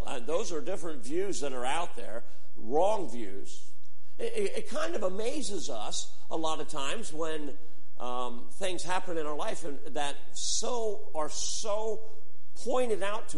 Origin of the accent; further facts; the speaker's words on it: Freeburg, United States; I can remember growing up in Freeburg, moving back to the area, purchasing the home I have right now